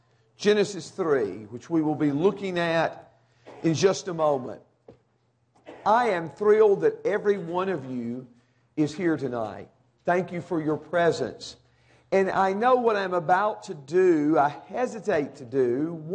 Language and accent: English; Dixon, Tennessee, United States; now in Avon, United States; when they announce that I am from Avon, Indiana, that that's not where I'm really from. I'm really from Dixon, Tennessee.